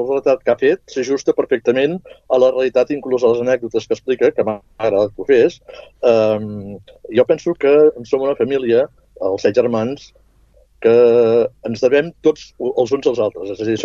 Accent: Sabadell, Catalonia, Spain; born there; jo naixí a Sabadell, a l'Escola Pia.

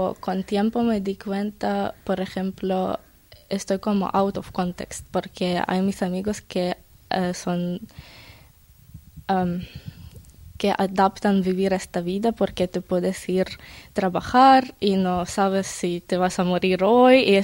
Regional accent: Ukraine; Spanish is a second language; moved away as an adult; Cuando empezó, salí de Ucrania como 3 días, estaba 3 días en camino hasta la frontera. Vivía en Polonia un tiempo corto, como 2 meses

